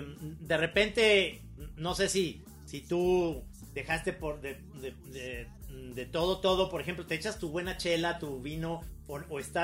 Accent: Mexico; para que no se les olvide que somos mexicanos

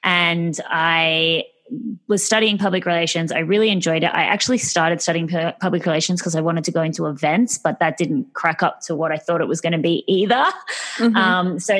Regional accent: Australia; So I am Australian, as you can probably hear.

